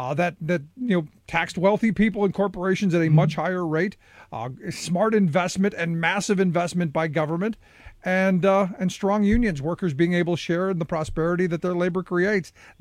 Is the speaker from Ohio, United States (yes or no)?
yes; Cleveland, Ohio, United States; Look, I grew up in Cleveland, and the same mm-hmm. could have been said about Cleveland